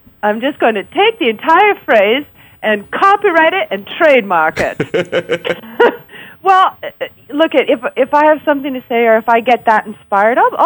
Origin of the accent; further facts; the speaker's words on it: Canada; Now, hold on. Being a Canadian, I need to know, I need clarification.